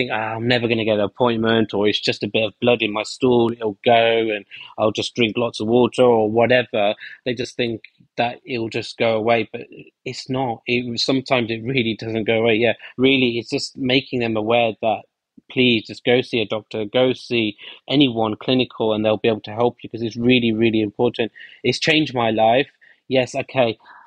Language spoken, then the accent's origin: English; United Kingdom; I'm from the South Asian culture, I'm British Indian, and there is a huge taboo about this subject in my society.